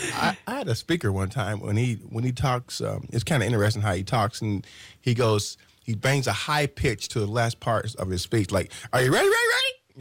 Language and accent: English; Terre Haute, Indiana, United States; My hometown.